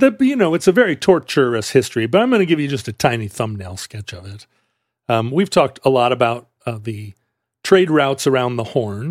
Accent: South Africa; I'm from South Africa, Spalding.

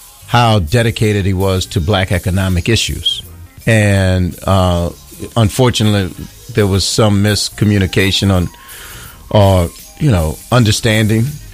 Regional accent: New Orleans, Louisiana, United States; I'm from New Orleans. Cash Money and No Limits.

